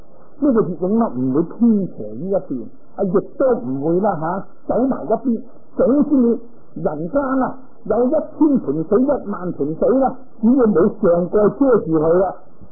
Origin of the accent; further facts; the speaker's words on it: Hong Kong; 咁我哋香港出世，香港大噶啦。